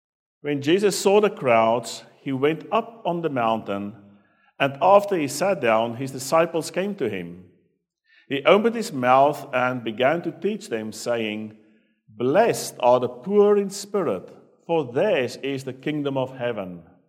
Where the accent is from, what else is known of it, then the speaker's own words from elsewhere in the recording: South Africa; When I was growing up, the town and the society that I grew up in South Africa